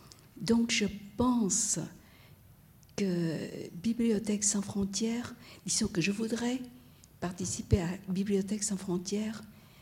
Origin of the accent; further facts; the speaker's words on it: Vietnam; puisque chez nous au Vietnam, le maître est aussi important que les parents.